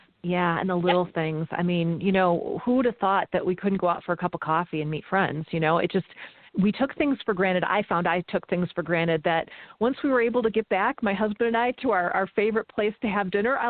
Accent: Chicago, Illinois, United States; I listen to them from Chicago because I can, and I'm from Chicago.

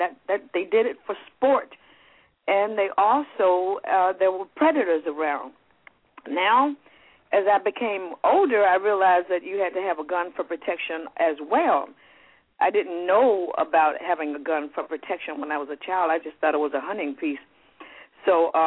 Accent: the South, United States; I grew up in the South, Eric, and guns were a way of life.

